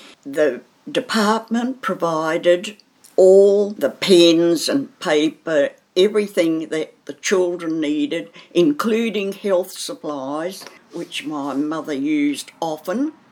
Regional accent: Wairoa, Hawke's Bay, New Zealand; born there; And in 1930, I was born in Wairoa.

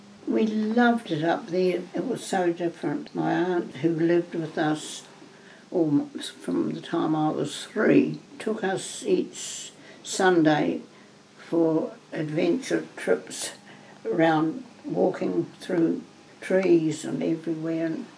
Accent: Ashburton, Canterbury, New Zealand; I was born in Ashburton when there was 6 inches of snow on the ground. And it was on the 2nd of September, 1930. My parents had a farm out at Winchmore, which was about 7 or 8 miles

